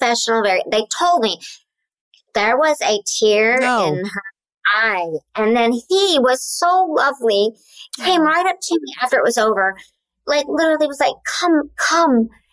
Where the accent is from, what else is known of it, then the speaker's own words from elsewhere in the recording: Oklahoma, United States; And it was ironically from Oklahoma, and you know I'm from Oklahoma.